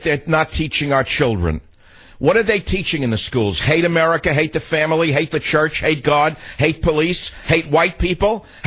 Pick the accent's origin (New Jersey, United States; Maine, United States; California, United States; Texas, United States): California, United States; San Francisco; Line three, Vanessa, on my hometown of San Francisco, takes umbrage with me.